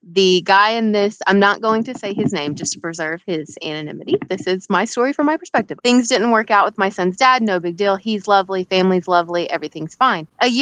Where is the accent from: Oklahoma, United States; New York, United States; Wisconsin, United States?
Oklahoma, United States; Muskogee; I am from Muskogee, Oklahoma.